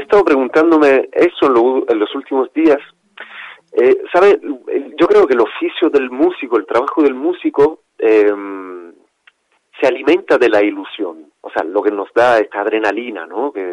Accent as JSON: {"language": "Spanish", "region": "Sicily", "country": "Italy", "also_born_or_lived": "Andalusia", "second_language": "Spanish", "lives_now": "Formentera, Spain", "said": "Yo soy de Sicilia, aunque bueno, afincado ya en Formentera de hace años. Estuve viviendo muchos años en Andalucía y parte de la banda pues son de allí."}